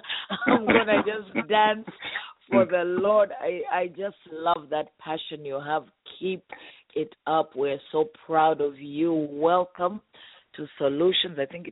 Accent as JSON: {"language": "English", "country": "Kenya", "tie": "born or raised there", "also_born_or_lived": "Zambia", "said": "As you know, I'm from Zambia, raised in Kenya, married to a handsome man from Rwanda"}